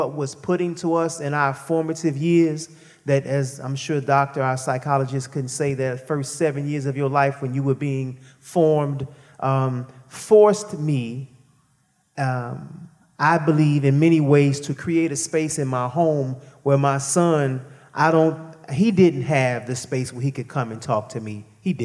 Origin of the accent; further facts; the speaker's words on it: United States; the culture in which I grew up in the United States, inside of the African-American community in a very conservative religious way